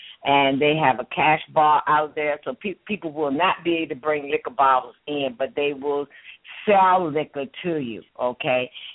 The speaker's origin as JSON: {"language": "English", "region": "Maryland", "country": "United States", "said": "I am originally from Maryland, so that's my home base, okay?"}